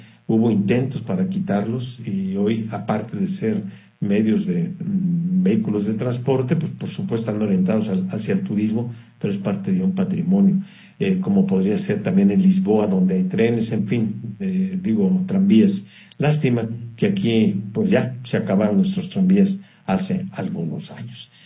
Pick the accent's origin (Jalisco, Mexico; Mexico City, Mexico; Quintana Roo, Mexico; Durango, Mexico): Jalisco, Mexico; Guadalajara; Me fascinaría ver que en mi tierra, que es la bellísima Guadalajara, se implementara eso.